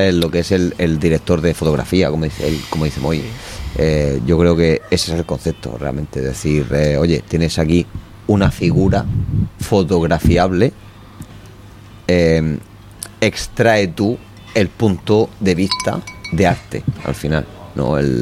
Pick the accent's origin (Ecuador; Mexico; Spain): Spain; Catalonia; Yo soy catalán y soy del Barça, muy del Barça.